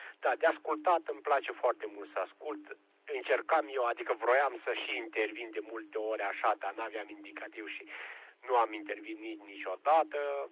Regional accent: Nălați, Galați County, Romania; Nu sunt din Galați, sunt din Nălați, aproape de Galați, la vreo 18 km.

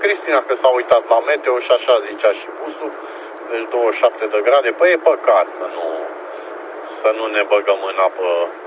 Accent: Pitești, Argeș, Romania; deloc eu sunt din Pitești, dar acum într-o mică deplasare pe aici prin capitală

